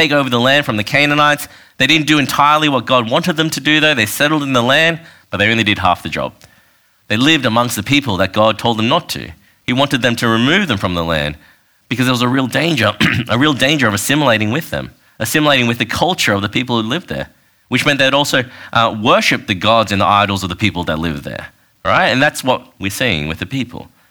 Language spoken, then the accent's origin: English; Australia; growing up in Australia, you know, because I've got a Chinese and Taiwanese background. I grew up in Australia, and while I'm proud of my ethnicity and I've adopted some of the cultural values, I live and speak like an Australian, don't I?